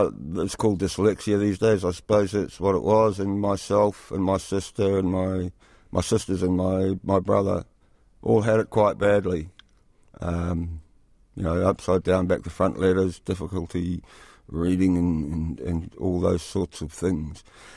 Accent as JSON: {"language": "English", "town": "Khandallah", "region": "Wellington", "country": "New Zealand", "tie": "born or raised there", "said": "I grew up in Kandala, and my mother was from north of Gisborne."}